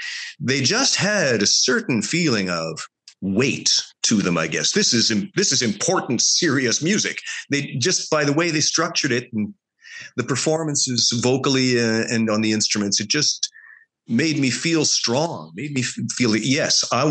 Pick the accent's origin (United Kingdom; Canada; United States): Canada; Growing up in Canada, when I was a boy